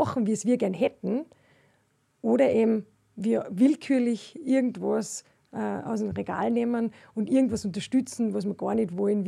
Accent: Austria; Das, was man natürlich nachher als Österreicher 1:1 für voll nimmt und überhaupt keinen Unterschied macht.

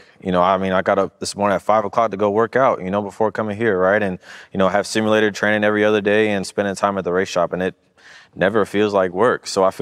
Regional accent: Brooklyn, New York, United States; also born or lived in Atlanta, United States / Washington, United States; being born here in Atlanta and growing up in Brooklyn and DC, there's no racetracks there at all.

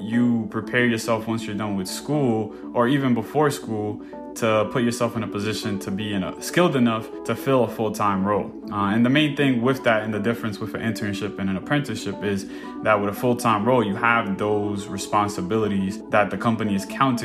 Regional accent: Dominican Republic; English is a second language; I immigrated from the Dominican Republic. I was initially born there. English is my second language.

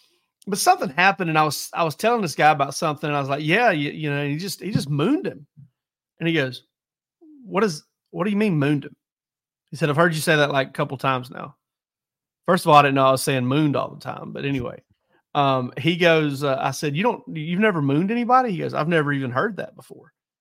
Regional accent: Georgia, United States; And I was like, yeah, you know, I'm from South Georgia. I, you know, went to Georgia too.

